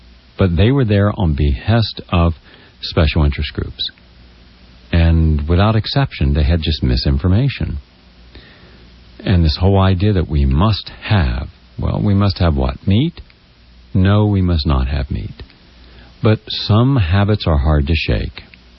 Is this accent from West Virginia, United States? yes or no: yes; West Virginia, United States; That's the island that was right off where my hometown was, where Alexander Hamilton and Aaron Burr had their duel.